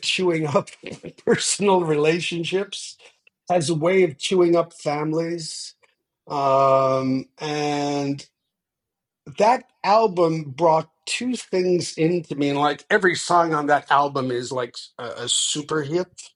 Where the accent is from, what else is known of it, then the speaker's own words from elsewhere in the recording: Newfoundland and Labrador, Canada; and I'm from Newfoundland, so we say the words of a song. We don't use the word lyrics.